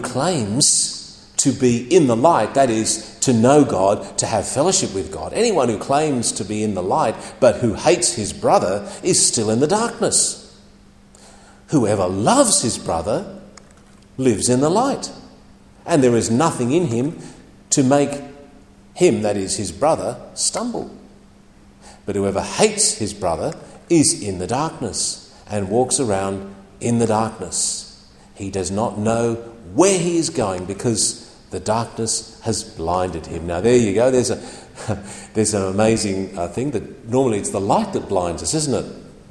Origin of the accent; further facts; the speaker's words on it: Australia; I'm a Christian, I'm not a Muslim. I'm a Christian, I'm an Australian.